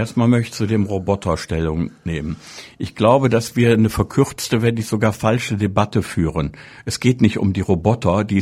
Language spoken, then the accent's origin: German; North Rhine-Westphalia, Germany; ich komme aus dem Ruhrgebiet